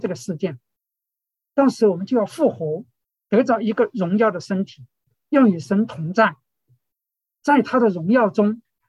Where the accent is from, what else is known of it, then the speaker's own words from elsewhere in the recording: China; 我们中国人过年其实最大的一个主题就是辞旧迎新。